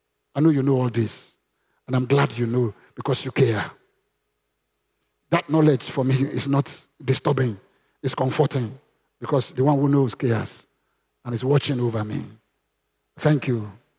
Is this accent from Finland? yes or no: no; Osun, Nigeria; English is a second language; I'm from Osun State.